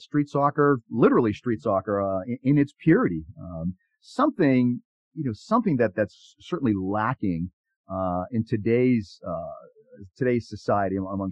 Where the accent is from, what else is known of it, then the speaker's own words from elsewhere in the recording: Weymouth, Massachusetts, United States; where I grew up in Weymouth, Massachusetts, south of Boston is, you know, a white suburban community